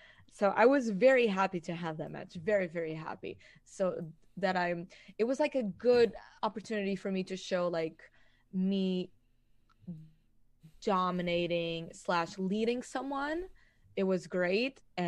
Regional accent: Portugal; English is a second language; because I am from Portugal and they cannot legally have me.

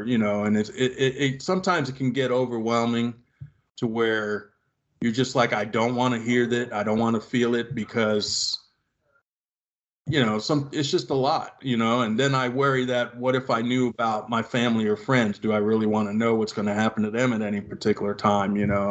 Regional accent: New York, United States; I used to be a daredevil when I was a kid because I grew up in the Bronx. So there's not a lot of grass and trees.

